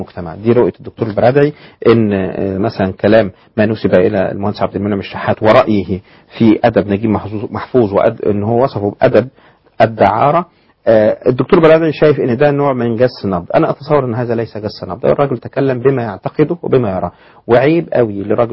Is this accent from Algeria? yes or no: no; Egypt; أن احنا نحترم بعض كمصريين